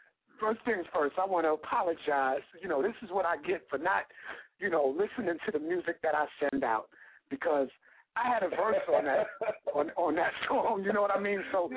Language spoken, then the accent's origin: English; Lawton, Oklahoma, United States; But growing up in Lawton, it was a beautiful thing.